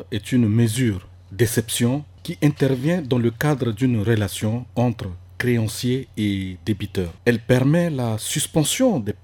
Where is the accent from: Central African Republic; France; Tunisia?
Central African Republic; centrafricain et citoyen lambda que je suis, je pourrais faire la suggestion suivante au gouvernement de mon pays.